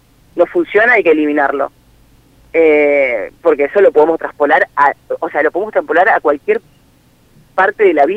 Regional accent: Chaco, Argentina; Yo soy del Chaco.

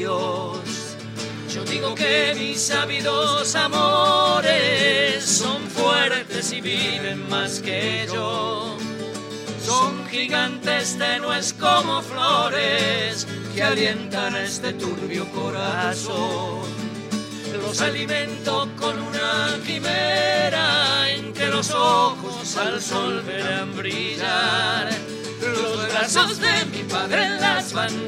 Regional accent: Rosario, Santa Fe, Argentina; de Rosario, de a 50 metros de la cancha de Rosario Central.

